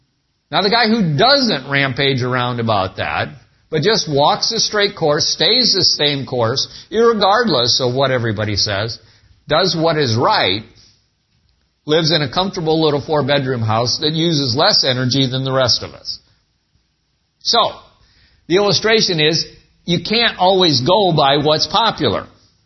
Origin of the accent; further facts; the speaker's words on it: United States; I try not to talk, because I don't want people to know I'm an American.